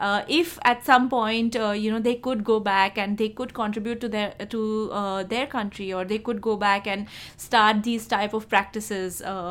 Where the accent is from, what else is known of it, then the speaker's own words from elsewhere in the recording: India; born there; moved away; I mean, I as an Indian-born person, I do believe that the onus lies in our hands to balance it out.